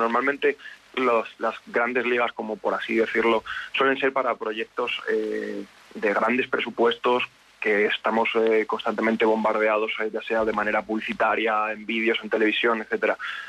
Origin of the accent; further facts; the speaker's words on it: Béjar, Castile and León, Spain; Yo soy de Béjar.